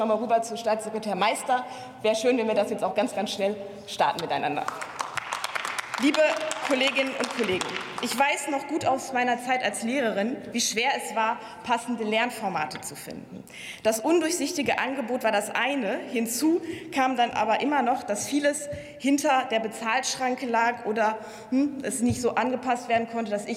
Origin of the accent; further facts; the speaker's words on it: Lower Saxony, Germany; Einige Bundesländer, wie zum Beispiel mein Heimatbundesland Niedersachsen